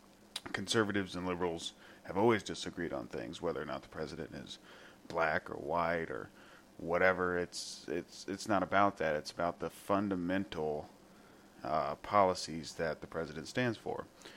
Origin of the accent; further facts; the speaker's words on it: Florissant, Missouri, United States; But I'm from Florissant, Missouri, which is literally a mile away from Ferguson.